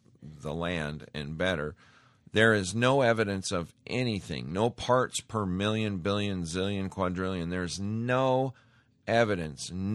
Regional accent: Montana, United States; you just don't see that good old down-home respectful behavior that I grew up around in Montana, and I miss it.

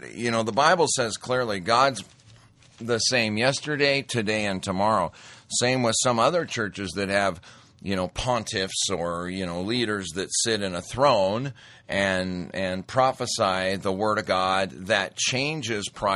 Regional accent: Montana, United States; Being born and raised in Montana, there's nothing like it.

